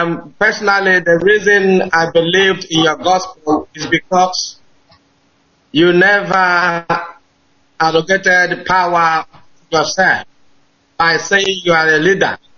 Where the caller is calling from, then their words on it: Northern Ireland, United Kingdom; I'm calling from Northern Ireland, UK.